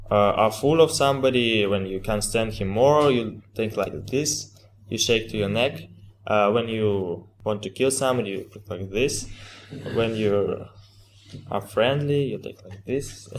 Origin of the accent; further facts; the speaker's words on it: Russia; English is a second language; I'm from Russia.